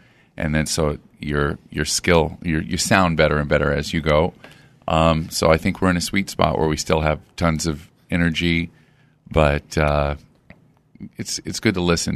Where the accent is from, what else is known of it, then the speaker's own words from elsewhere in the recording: Omaha, Nebraska, United States; I grew up in Omaha, Nebraska, where there was a lot of conversion vans with like a wizard airbrushed on the side.